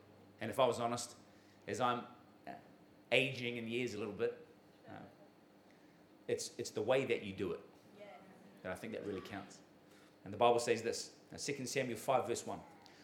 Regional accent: Ottawa, Ontario, Canada; also born or lived in Auckland, New Zealand; Back home in Ottawa, I'm from Canada. I was born in New Zealand, born in Auckland.

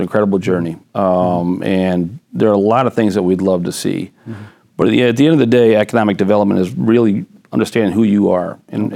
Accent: Romulus, Michigan, United States; We're a blue-collar manufacturing community. When I grew up in Romulus, everybody I knew was a tradesman, electrician, carpenter, plumber, mechanic, welder.

